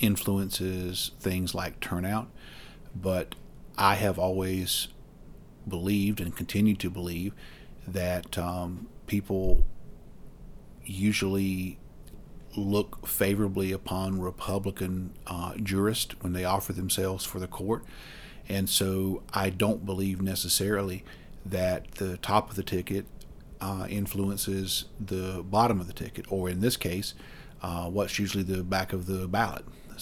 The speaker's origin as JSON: {"language": "English", "region": "North Carolina", "country": "United States", "said": "I mean, I'm from Harnett County"}